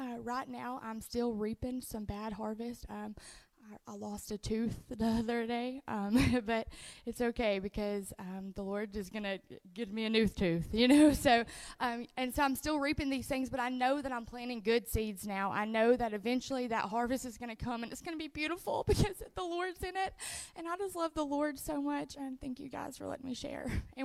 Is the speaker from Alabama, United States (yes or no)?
yes; Hanceville, Alabama, United States; I'm 23, and I am from Hanceville, Alabama, which is in Cullman.